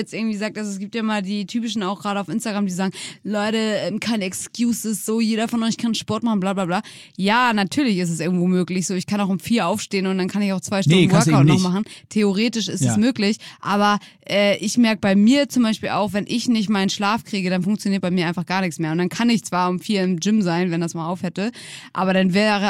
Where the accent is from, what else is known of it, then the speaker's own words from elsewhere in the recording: Drage, Schleswig-Holstein, Germany; Ich komme aus Drage. Ah. Drage, Schleswig-Holstein, 250 Einwohner, genau hinter Wacken